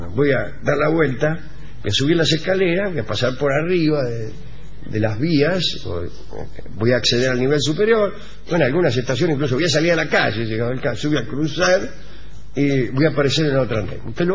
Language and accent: Spanish; Concordia, Entre Ríos, Argentina; now in Rosario, Argentina; de Concordia. Estoy estudiando en la ciudad de Rosario.